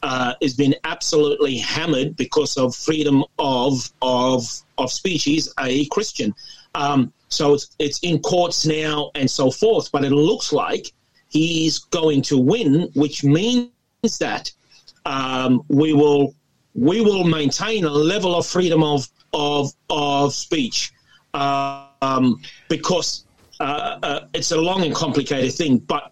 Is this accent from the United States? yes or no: no; South Africa; When I grew up in Africa under the apartheid government, okay, but and we would, I remember we, my parents and other family members, they would chase work around the country just to provide.